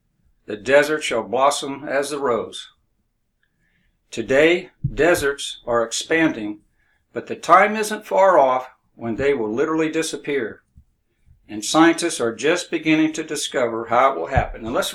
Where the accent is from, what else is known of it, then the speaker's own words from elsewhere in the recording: Florida, United States; When growing up in Central Florida, it's another place here in Florida in the 1950s and 60s, I saw several natural flowing water springs.